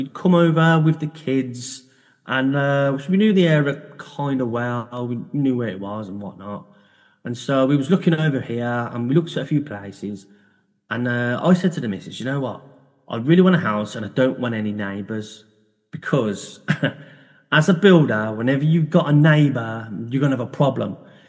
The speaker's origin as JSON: {"language": "English", "town": "Birmingham", "region": "West Midlands", "country": "United Kingdom", "said": "And I'm from Birmingham."}